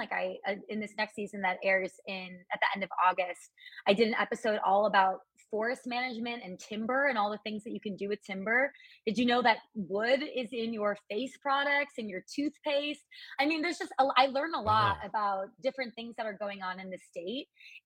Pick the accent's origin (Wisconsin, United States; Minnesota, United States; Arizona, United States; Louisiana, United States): Wisconsin, United States; Random Lake; now in Milwaukee, United States; I grew up in Random Lake, Wisconsin. Have you heard of Random Lake?